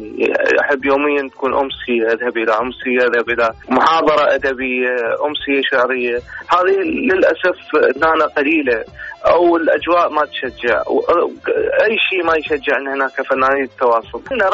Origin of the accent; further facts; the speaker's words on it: Iraq; now in Sweden; أحييكم من السويد كوني أنا مغترب عراقي،